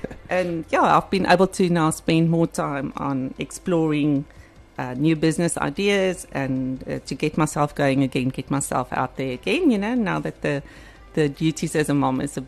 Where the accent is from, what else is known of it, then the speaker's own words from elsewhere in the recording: Cape Town, Western Cape, South Africa; now in Ballito, South Africa; like you said, and I'm based here in Ballito. I'm a modern artist, and I'm actually from Cape Town.